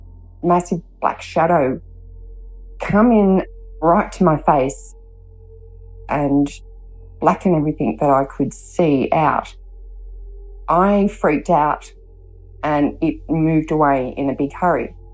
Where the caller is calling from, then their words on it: Sydney, New South Wales, Australia; I'm calling from Sydney, Australia.